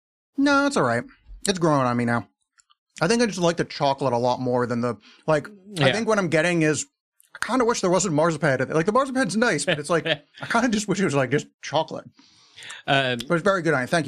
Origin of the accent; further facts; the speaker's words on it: United States; and then I occasionally got angry because I'm American, and that's what I'm allowed to be as a male.